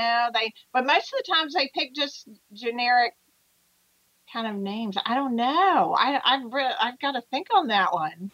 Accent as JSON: {"language": "English", "town": "Bedford", "region": "Virginia", "country": "United States", "tie": "born or raised there", "said": "I grew up in Bedford"}